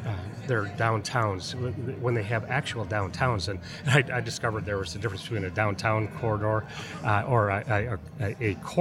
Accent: Detroit, Michigan, United States; born there; No. But I was born in Detroit.

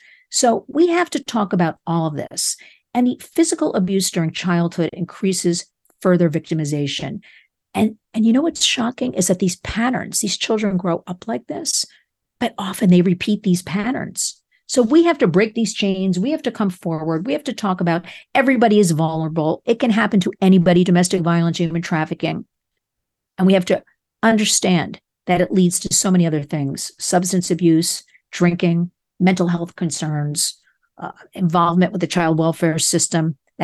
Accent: New Jersey, United States; John spent 25 years in the New Jersey State Police, my home state

